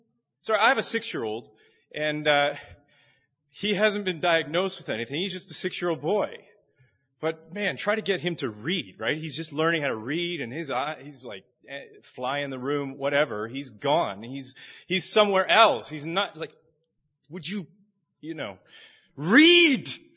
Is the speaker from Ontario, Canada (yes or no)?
yes; Chatham, Ontario, Canada; I'm from Chatham, Ontario. I feel almost like a foreigner saying I'm from Canada after this morning.